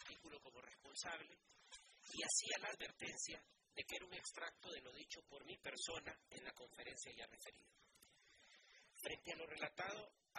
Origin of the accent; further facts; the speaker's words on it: Honduras; Frente a lo acontecido el 28 de junio en mi país y que ha quedado establecido frente a la comunidad nacional e internacional como un golpe de Estado, y también así lo han reafirmado los actuales gobernantes de Honduras